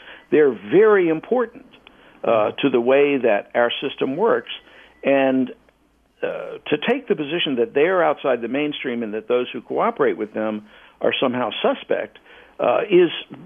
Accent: American South, United States; as I say, I'm from the American South myself

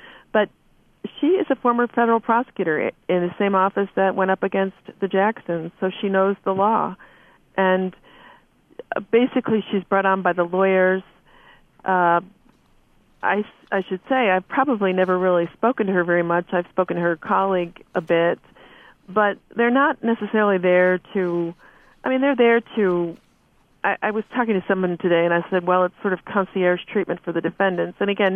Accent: Illinois, United States; and it took in the town where I grew up, my hometown, just outside the city of Chicago.

